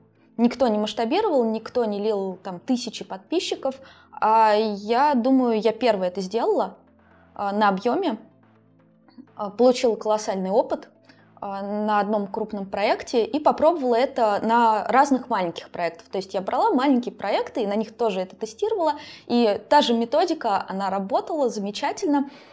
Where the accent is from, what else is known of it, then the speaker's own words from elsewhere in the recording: Tver Oblast, Russia; also born or lived in Moscow; now in Saint Petersburg, Russia; сейчас я из Петербурга, в Петербурге я живу 4 года, до этого я жила в Москве, а вообще я из маленького города в Тверской области. В Москве я училась, потом работала